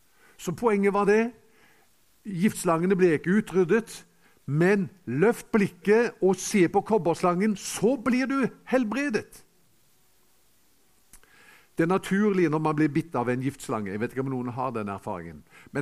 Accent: Haugesund, Rogaland, Norway; hjemme i Haugesund, der jeg kommer fra

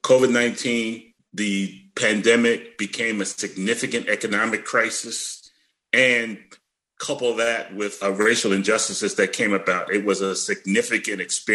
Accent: Philadelphia, Pennsylvania, United States; growing up in South Philly in 1967, I looked out and watching the riots

